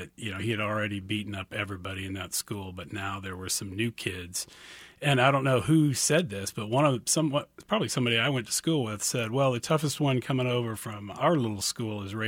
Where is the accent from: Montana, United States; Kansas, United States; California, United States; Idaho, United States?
Kansas, United States; Dodge City; And I grew up in Dodge City, and with the exception of a couple of trips to Kansas City, maybe one to Dallas, one to Denver, I really didn't leave Western Kansas until I left to go to college.